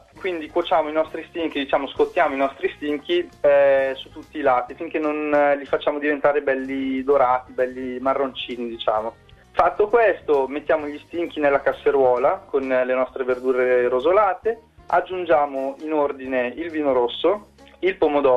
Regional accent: Castel Rozzone, Lombardy, Italy; now in Australia; io vengo da un piccolo paese in provincia di Bergamo che si chiama Castelrozzone. Sono qua in Australia dal maggio 2010, quindi ormai poco più di 6 anni, sono ormai residente qui.

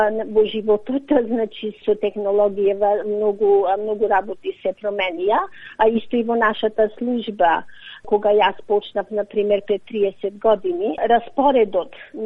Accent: Bitola, Pelagonia, North Macedonia; also born or lived in Demir Hisar; now in Australia; Во Битола школувана сум, ама во Церкичевско сум родена. Церкичевски од крај, да, Демирхисар.

